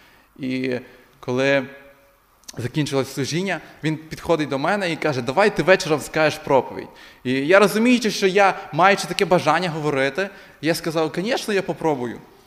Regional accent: Rivne Oblast, Ukraine; born there; Я народився в Рівненській області з багатодітної сім'ї.

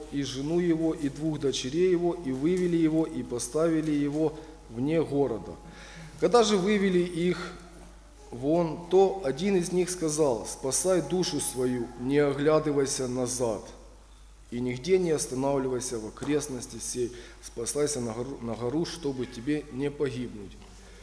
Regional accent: Dnipro, Dnipropetrovsk Oblast, Ukraine; now in Volodymyr-Volynskyi, Ukraine; Сам я вообще родом с Днепропетровска, с Днепропетровщины. Но так судьба меня занесла, что я оказался на Волыни.

